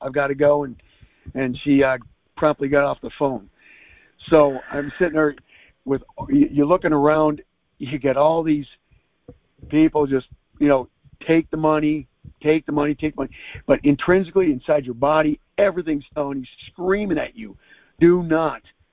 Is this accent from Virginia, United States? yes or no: no; Webster, New York, United States; I'm from Rochester, New York. Actually, Webster, New York. I grew up there.